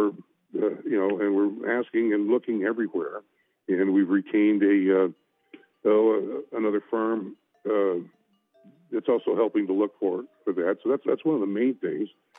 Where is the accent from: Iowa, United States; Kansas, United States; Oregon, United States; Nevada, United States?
Oregon, United States; Port Orford; born or raised there